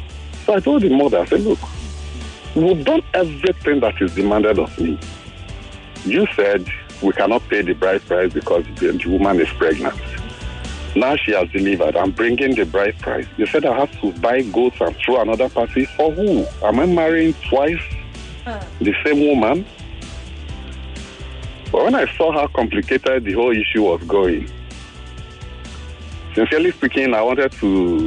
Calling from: Surulere, Lagos, Nigeria; calling from Surulere.

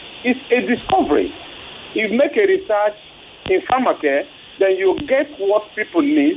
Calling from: Lagos, Nigeria; calling from Lagos.

